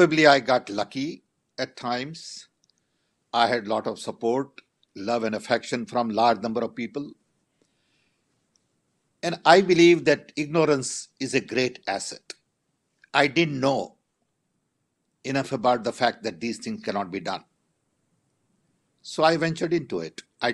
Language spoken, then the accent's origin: English; India; now in United States; first generation immigrant in America. We never lost track of the fact that we came from poor family. We came from India. We were part of a very large joint family.